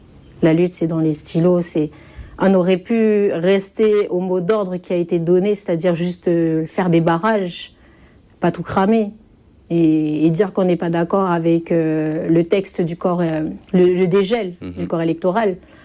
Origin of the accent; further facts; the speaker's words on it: Ouvéa, Loyalty Islands Province, New Caledonia; On en a discuté, moi je viens d'Ouvéa.